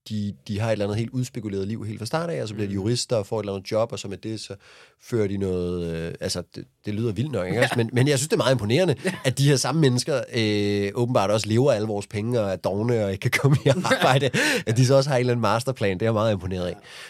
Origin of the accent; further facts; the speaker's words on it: Copenhagen, Capital Region of Denmark, Denmark; Og det siger jeg det her som et barn, der er vokset op i byen, som en københavner, der har boet på alle brokvartererne.